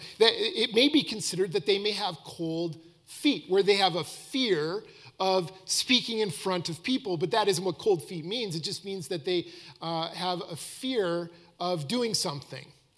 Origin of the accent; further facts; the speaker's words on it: Canada; we're all Canadian, and, most of us.